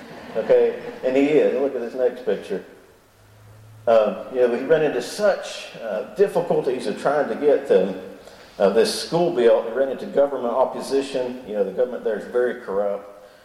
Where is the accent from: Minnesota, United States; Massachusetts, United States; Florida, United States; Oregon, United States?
Oregon, United States; Troutdale; You think, I'm from Troutdale, and people think that's remote.